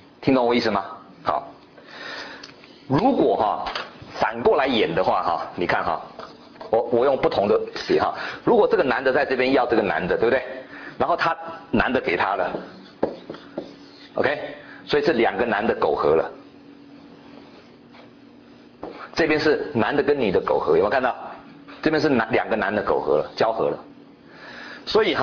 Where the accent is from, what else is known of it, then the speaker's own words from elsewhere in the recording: China; 这就是我们中国人常常讲的哈